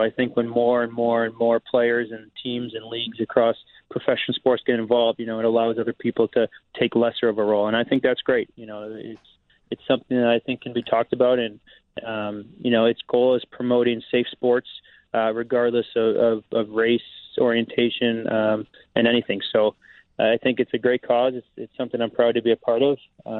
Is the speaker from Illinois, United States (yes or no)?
yes; Wilmette, Illinois, United States; also born or lived in Evanston; So I'd say my birthplace is Evanston, but I'm from Wilmette. That's kind of how I refer to it.